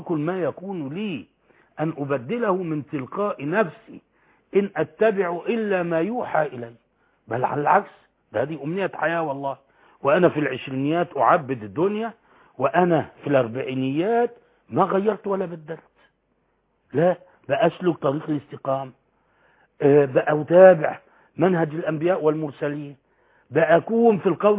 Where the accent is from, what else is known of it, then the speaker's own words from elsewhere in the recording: Alexandria, Alexandria Governorate, Egypt; فاكر مدير المتحف اليوناني والروماني عندنا بالإسكندرية